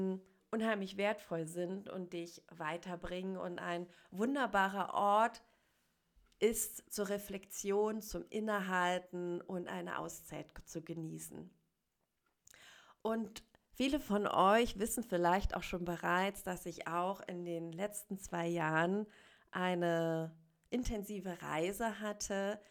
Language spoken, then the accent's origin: German; Berlin, Germany; Ich habe meine Freunde und Familie noch in Berlin und das wird auch immer mein Heimatort bleiben.